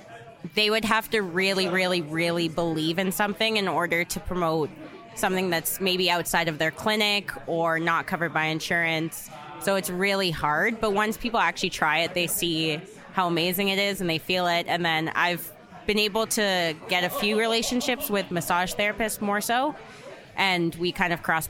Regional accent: Ottawa, Ontario, Canada; now in Calgary, Canada; Like, 90% of my friends were born and raised in Calgary, but I'm from Ottawa.

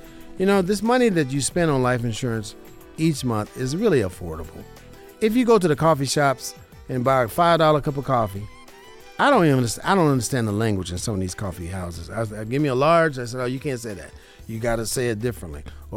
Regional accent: Las Vegas, Nevada, United States; I was born and raised in Las Vegas.

